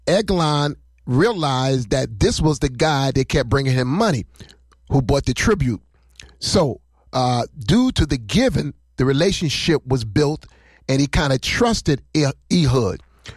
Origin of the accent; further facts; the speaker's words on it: Patterson, United States; He's saying, where you from? I said, I'm from Patterson.